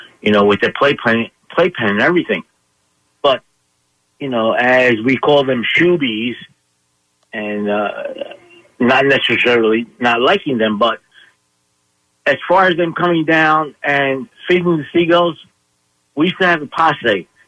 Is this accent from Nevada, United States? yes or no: no; Philadelphia, Pennsylvania, United States; born there; But back in the day, you know, I was born in South Philly, so, you know, you don't do that stuff.